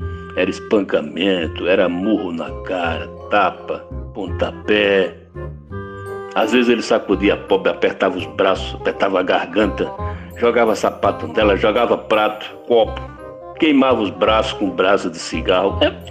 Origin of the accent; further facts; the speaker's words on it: Timbaúba, Pernambuco, Brazil; born there; Dona Chiquinha era uma senhora lá em Timbaúba, uma vizinha nossa, onde eu nasci, lá no alto do Cruzeiro.